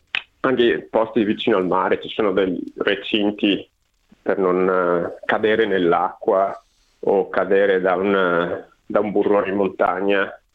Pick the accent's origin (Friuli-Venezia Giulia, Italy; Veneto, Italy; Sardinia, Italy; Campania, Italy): Veneto, Italy; now in Australia; Beh, una bella accoppiata inglesi e veneti